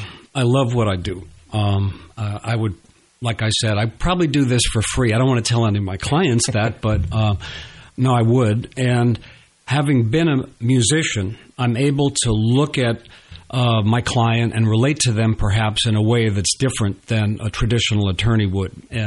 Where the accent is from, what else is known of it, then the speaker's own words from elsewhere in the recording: Mount Vernon, New York, United States; So growing up in Mount Vernon was a really good early education.